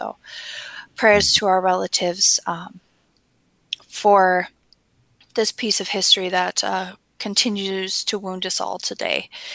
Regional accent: Minnesota, United States; I'm from the Red Lake Nation in northern Minnesota, where I'm enrolled. And I live in central Minnesota now

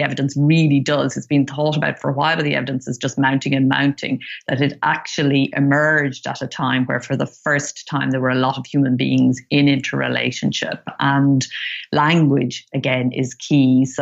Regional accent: Ireland; I grew up in Ireland.

